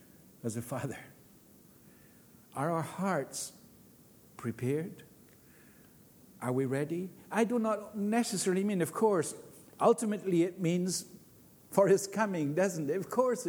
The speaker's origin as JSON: {"language": "English", "country": "United Kingdom", "said": "I'm British myself"}